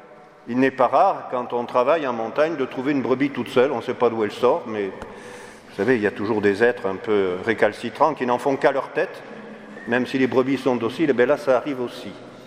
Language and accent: French; Occitanie, France; chez moi, en Haute-Garonne